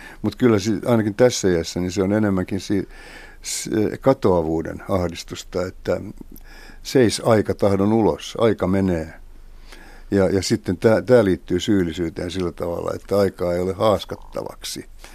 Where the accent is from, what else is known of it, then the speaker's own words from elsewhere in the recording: Helsinki, Uusimaa, Finland; mä oon stadin kundi.